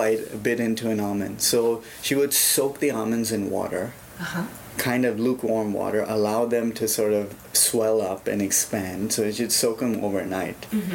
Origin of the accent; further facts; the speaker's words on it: Mumbai, Maharashtra, India; As a kid, I grew up in Bombay, in India.